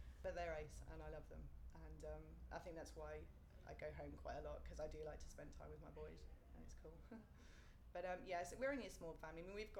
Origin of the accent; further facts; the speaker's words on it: King's Lynn, East of England, United Kingdom; moved away as an adult; I was born in King's Lynn in Norfolk, which is about an hour away from Cambridge. Was there till I was about 18. Went to university in Bedford.